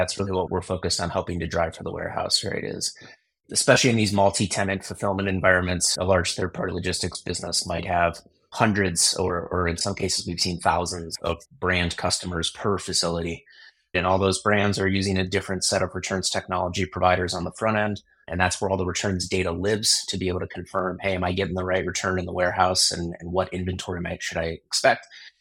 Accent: Cleveland, Ohio, United States; I grew up in Cleveland, Ohio, and I went to Northwestern University undergrad.

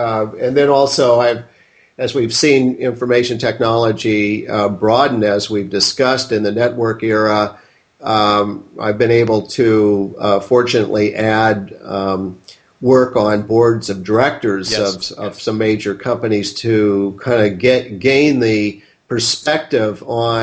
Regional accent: Seattle, Washington, United States; and then was fortunate growing up in Seattle to work for the then leading and still leading company in the use of IT, which has been Boeing.

